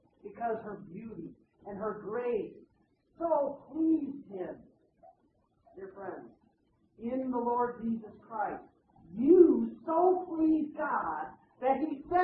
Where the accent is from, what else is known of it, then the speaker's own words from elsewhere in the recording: United States; when you think about it, as an American, we own the whole shebang, public land